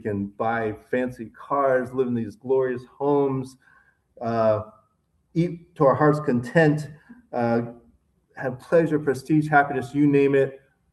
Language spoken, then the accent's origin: English; Tarrytown, New York, United States; born there; as you can see. I was born in Tarrytown, New York, in Westchester County, New York.